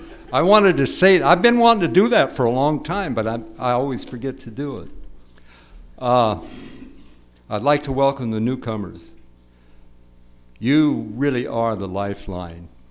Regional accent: Sacramento, California, United States; also born or lived in Nevada City; I grew up in Sacramento. Actually, I was born up in Nevada City. And we moved down to Sacramento at the outbreak of just before World War II.

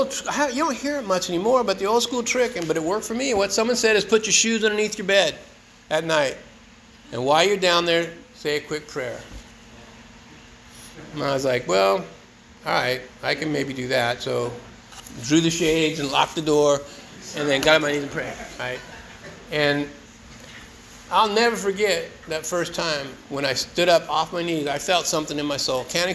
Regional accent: San Diego, California, United States; San Diego, L.A., you know, I grew up in San Diego.

